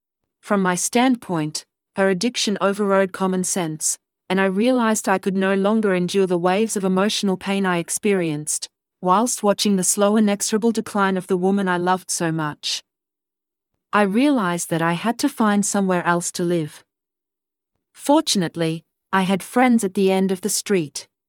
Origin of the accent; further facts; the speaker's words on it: Sydney, New South Wales, Australia; So made a beeline for Sydney, my hometown, where I knew I'd be supported, as I recovered from the split.